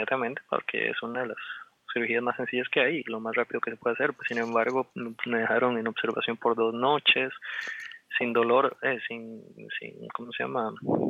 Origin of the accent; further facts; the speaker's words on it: Costa Rica; como buen tico, uno llega tarde a todo